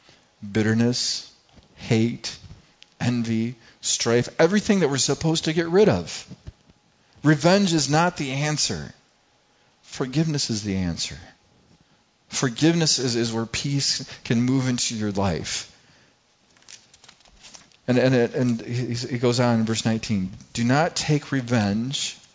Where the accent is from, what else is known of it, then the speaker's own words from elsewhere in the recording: Grant, Michigan, United States; I grew up in Grant, Michigan, and I grew up in this high school, small high school, a bunch of rednecks